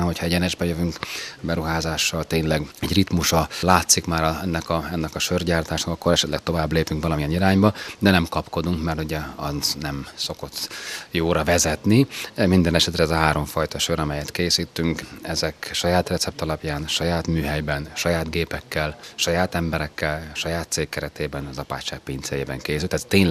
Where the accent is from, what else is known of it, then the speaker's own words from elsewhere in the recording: Mosonmagyaróvár, Győr-Moson-Sopron, Hungary; born there; Moson-Magyaróváron születtem